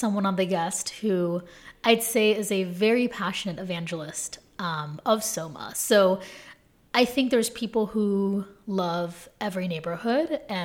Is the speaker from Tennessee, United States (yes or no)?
no; California, United States; What's interesting is growing up in the Bay Area and even being at Berkeley, I don't think I ever remembered wanting to live in San Francisco.